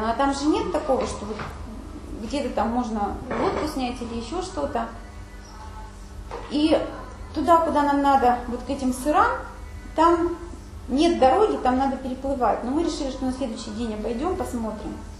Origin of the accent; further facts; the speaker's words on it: Arkhangelsk Oblast, Russia; я из Архангельской области